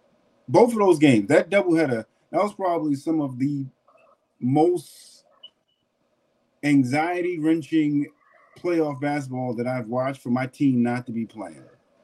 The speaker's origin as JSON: {"language": "English", "region": "New York", "country": "United States", "said": "I will say, as a New Yorker, playoff time. Not being a Knicks fan, but being a New Yorker"}